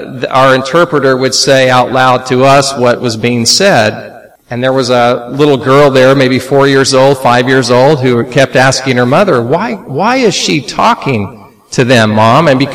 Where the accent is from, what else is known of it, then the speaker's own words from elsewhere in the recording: Oklahoma, United States; accent: Oklahoman; I speak English, and I speak Oklahoman. And so, if you detect a little Oklahoman in my accent, please bear with me.